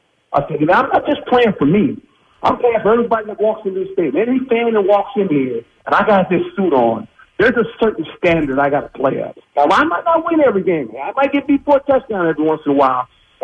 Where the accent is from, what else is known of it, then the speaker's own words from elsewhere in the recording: West Coast, United States; I'm a Philly guy. And I'm from the West Coast, man. I'm from the West Coast.